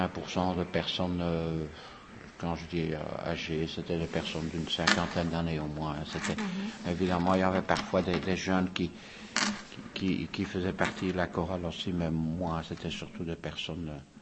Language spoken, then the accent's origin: French; Molenbeek, Brussels, Belgium; je suis né à Molenbeek et j'ai toujours habité à Molenbeek, donc, avec mes parents, qui également étaient des Molenbeekois